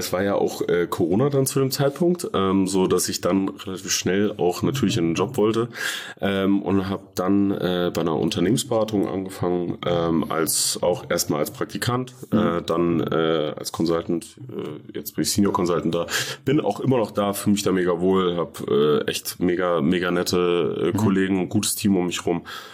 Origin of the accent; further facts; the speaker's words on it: Fulda, Hesse, Germany; ich bin 1991 in dieser wunderschönen Stadt geboren und ja, habe mein ganzes Leben durchaus hier im Landkreis verbracht, würde ich mal sagen. Ich habe zwischendurch mal auch auf dem Dorf gewohnt, aber mit 15 zu einem sehr guten Zeitpunkt im jungen Alter hat es mich dann wieder in die Innenstadt verschlagen mit meinen Eltern.